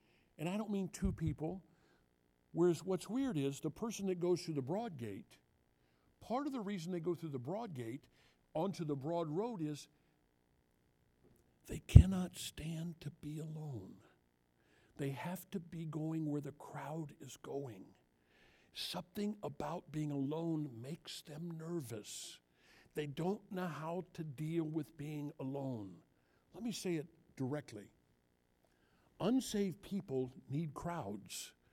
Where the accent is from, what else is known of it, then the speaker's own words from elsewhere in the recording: United States; I'm an American. I can be a St. Louis Cardinal fan.